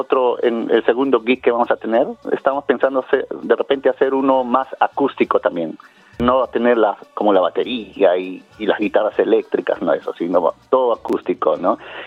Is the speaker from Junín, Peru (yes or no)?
no; Cusco, Peru; Yo soy del Cusco, ¿no? De un lugar muy, muy bonito en Perú